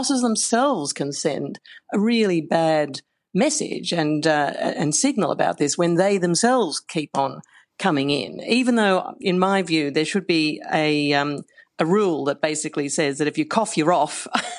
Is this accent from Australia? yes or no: yes; Australia; even though I grew up in Australia and like to think that I'm fairly forthright about these things